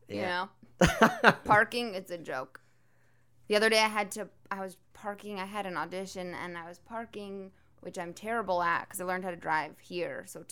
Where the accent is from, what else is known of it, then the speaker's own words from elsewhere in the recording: New York City, New York, United States; I grew up in New York City, so I don't even know what a farm is.